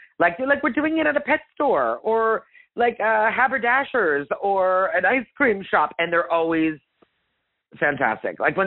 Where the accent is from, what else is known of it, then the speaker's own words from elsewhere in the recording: Canada; I'm Italian, but I'm Anglo. Like I'm Canadian. My mother was of British heritage and I don't speak Italian.